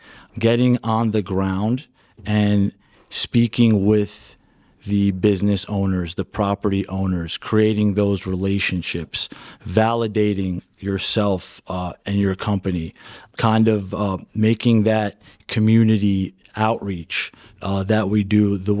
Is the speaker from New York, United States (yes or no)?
yes; New York, United States; This is where I'm born and raised.